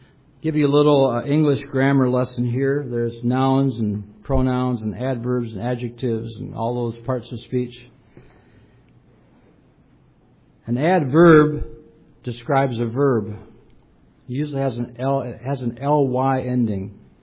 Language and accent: English; Michigan, United States; also born or lived in Wisconsin / Minnesota; But I grew up in Michigan, Wisconsin, Minnesota, in towns of 15,000 people, small towns, and a big city was not my cup of tea.